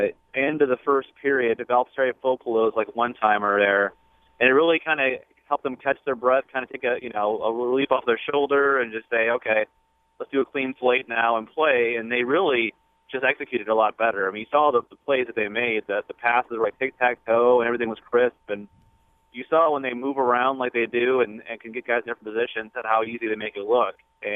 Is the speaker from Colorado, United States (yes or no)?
no; Michigan, United States; So, yeah, I'm from Michigan, so I'm a fan of snow.